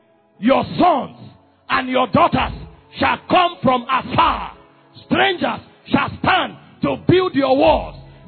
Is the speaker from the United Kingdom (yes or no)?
no; Makurdi, Benue, Nigeria; now in Abuja, Nigeria; When we needed venue in Abuja, I came from Makurdi with my humble background.